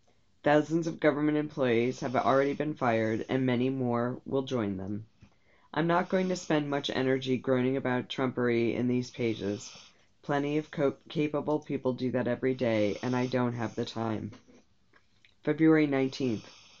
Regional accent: West Orange, New Jersey, United States; When I was growing up in West Orange, New Jersey, we had a series of black labs

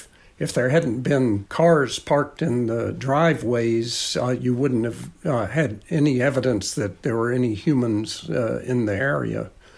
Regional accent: Georgia, United States; born or raised there

